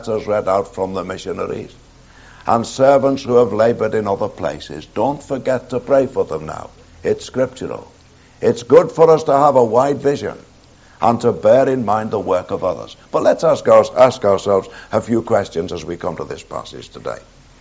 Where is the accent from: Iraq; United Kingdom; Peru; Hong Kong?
United Kingdom; Liverpool, North West England; now in Scotland; I came from Liverpool.